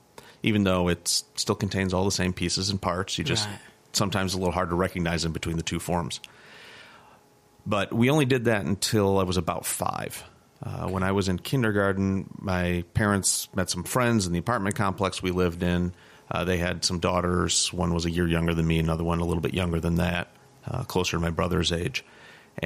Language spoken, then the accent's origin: English; Illinois, United States; So I grew up in Illinois, in the Midwest, mostly around Chicago. We lived up in the northern suburbs, moved down to Champaign-Urbana while my dad was in college for a few years, and then back up close to where we started